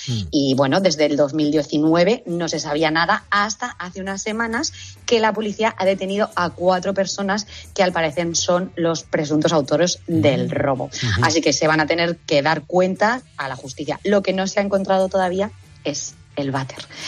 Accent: Cuenca, Castilla-La Mancha, Spain; accent: Cuenca; yo, que soy de Cuenca y tengo mucho acento de Cuenca hablando inglés

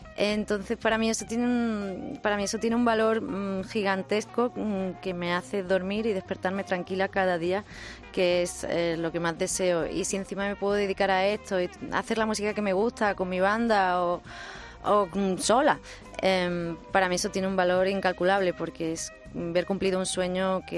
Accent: Baeza, Andalusia, Spain; Mi tierra, claro. Baeza. Claro, al lado de Linares.

